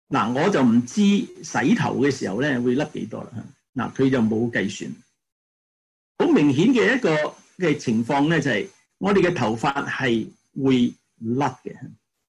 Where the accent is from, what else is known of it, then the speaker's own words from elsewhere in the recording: China; 我们中国人就说三千烦恼丝